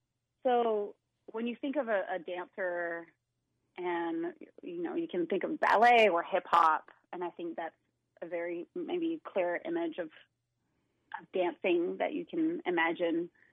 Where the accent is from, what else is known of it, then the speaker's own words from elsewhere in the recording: Switzerland; English is a second language; moved away as an adult; now in United States; Moving to the States right after high school.